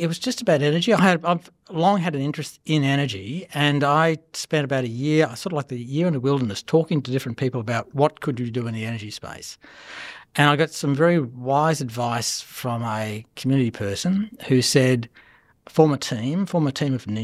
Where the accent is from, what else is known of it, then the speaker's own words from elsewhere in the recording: Elphinstone, Victoria, Australia; so I'm from Elphinton in Victoria